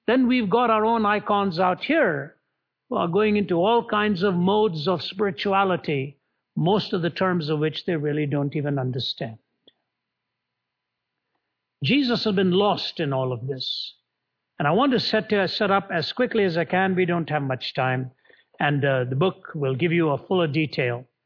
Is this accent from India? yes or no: yes; India; I was born and raised in India. My ancestors were Orthodox Hindu priests. They came from the highest caste of the Hindu priesthood called the Nambudris.